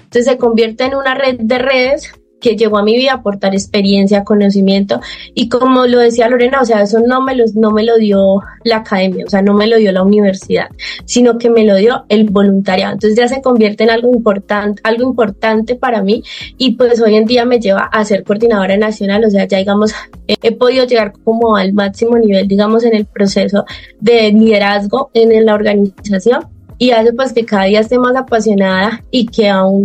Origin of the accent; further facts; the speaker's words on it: Meta, Colombia; Yo inicialmente empecé en el departamento del Meta. Yo soy llanera, actualmente vivía en la ciudad de Villavicencio.